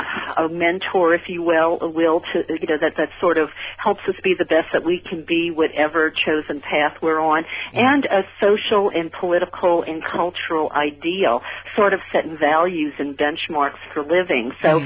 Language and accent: English; New Orleans, Louisiana, United States; Because, you see, I grew up in New Orleans, you know, Mardi Gras town. But that's the Bible Belt.